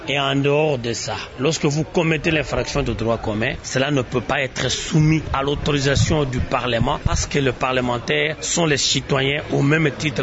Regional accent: Kinkole, Kinshasa, DR Congo; chez nous à Kinkole

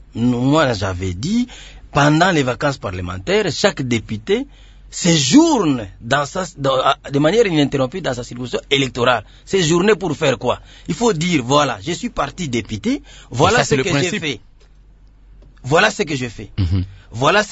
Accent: Selembao, Kinshasa, DR Congo; je suis natif de Selembao, donc j'ai commencé d'abord par Selembao

